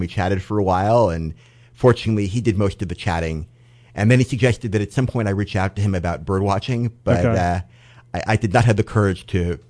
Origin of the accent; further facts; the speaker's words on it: Scarsdale, New York, United States; I grew up in Scarsdale.